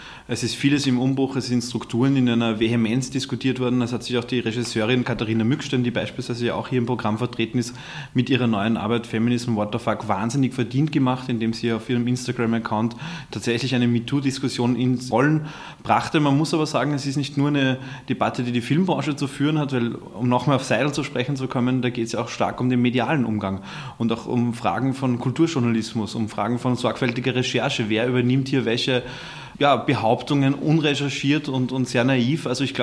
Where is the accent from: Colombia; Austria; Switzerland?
Austria; Und als Österreicher, als gelernte Österreicher haben wir es ja immer sehr mit dem Verdrängen.